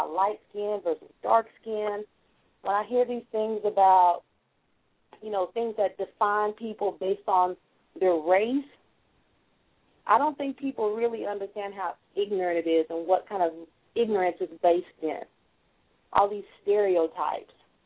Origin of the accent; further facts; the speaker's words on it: Dallas, Texas, United States; you know I'm from Dallas, Texas.